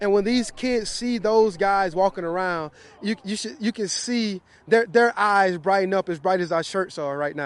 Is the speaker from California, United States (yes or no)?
no; Florida, United States; I grew up in North Florida, very humble means. We didn't have a lot of money. I was raised by my grandparents.